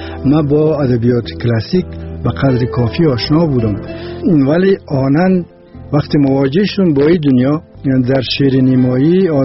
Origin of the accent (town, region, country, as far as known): Mazar-i-Sharif, Balkh, Afghanistan; born there